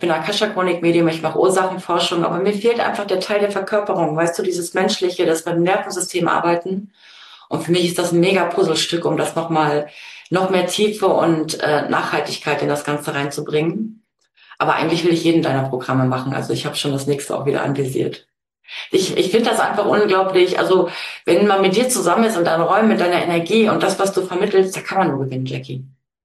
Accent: Saxony, Germany; born there; Ja, genau, NRW, Münster, also zwischen Münster, Steinfurt und Rheine wohne ich, aber ich bin tatsächlich geboren in Sachsen.

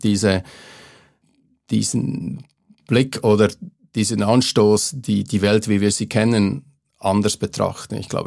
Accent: Grenchen, Solothurn, Switzerland; Wir hatten bei uns in Grenchen, wo ich aufgewachsen bin, Entlassungen innerhalb kürzer Zeit

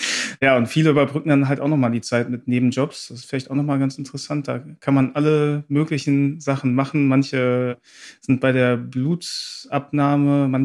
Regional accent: North Rhine-Westphalia, Germany; bei uns im Ruhrgebiet kennt man eher nur so Pfannkuchen und so.

